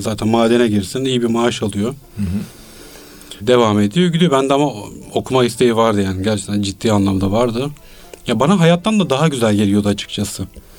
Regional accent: Zonguldak, Turkey; Ben köyde doğmuşum. Köyle ilişkimiz de uzun süre kesilmedi aslında da, ama babam madenci olduğu için Zonguldak'a taşındık. Bir saatlik falan bir yoldu. Orada da güzel ormanların içinde böyle şimdiki biraz daha site diyebileceğimiz ama daha böyle yeşilliğin içinde evlerde büyüdüm.

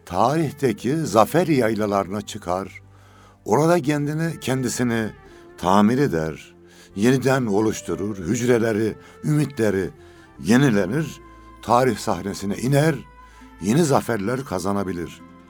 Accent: Osmaniye, Turkey; ben Osmaniyeliyim, Zorkun yaylamız var bizim.

